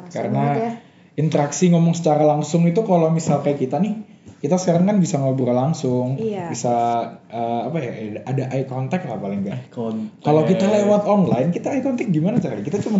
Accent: Surabaya, East Java, Indonesia; now in Malang, Indonesia; Karena kan FYI aku dulu dari Surabaya yang dimana notabene kotanya panas banget.

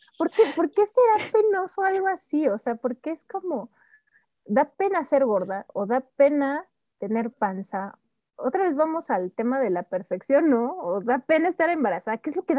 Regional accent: Mexico; la mayoría somos mexicanos

